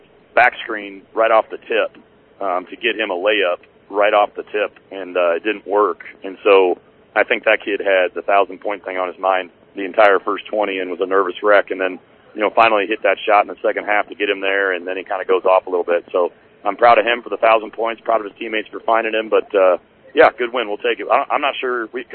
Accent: Omaha, Nebraska, United States; We're in Seward, Nebraska, close to my hometown of Omaha, kind of right outside my parents where they live now in Lincoln.

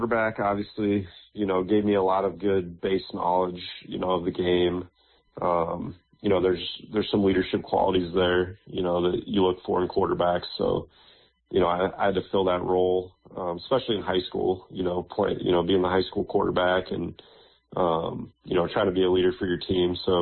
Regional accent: Fremont, Nebraska, United States; I was born in Fremont, Nebraska. So just about 2.5 hours north. So this move actually got me closer to my hometown. Was born and raised there.

